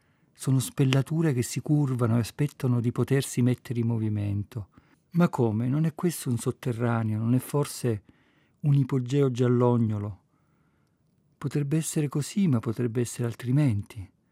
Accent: Sicily, Italy; born there; moved away; Io che sono nato in Sicilia e poi sono andato altrove

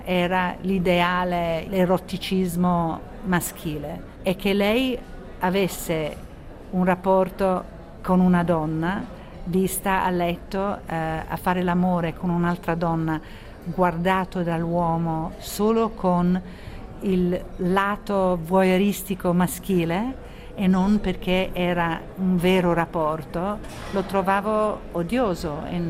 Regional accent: England, United Kingdom; also born or lived in Italy; io sono cresciuta in Inghilterra di madre inglese, sono più inglese probabilmente, ma sono nata in Italia con padre italiano. Ho fatto la scuola in Inghilterra

